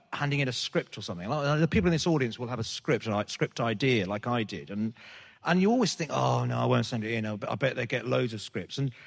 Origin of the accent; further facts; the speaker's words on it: Birmingham, West Midlands, United Kingdom; I think it's that thing of sort of, you know, being being British Asian or being a Brummie, sort of, you know, you feel like you're away from, you're not part of anything, you're not part of London